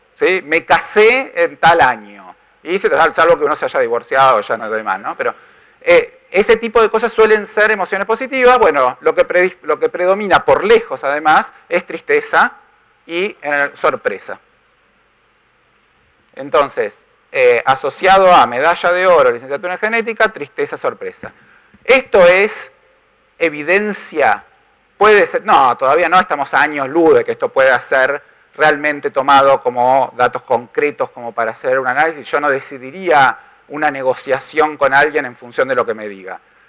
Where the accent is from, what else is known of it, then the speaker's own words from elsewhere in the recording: Argentina; yo soy yo argentino, completamente neutral